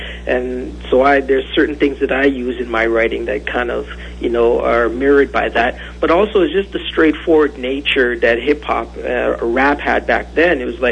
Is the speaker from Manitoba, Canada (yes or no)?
no; Scarborough, Ontario, Canada; a lot of it is just my background, things I've been around growing up in Scarborough.